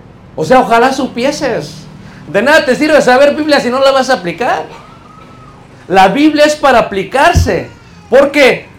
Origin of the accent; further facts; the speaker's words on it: Mexico City, Mexico; Y yo cuando era pequeño, en Ciudad de México, agarraba chapulines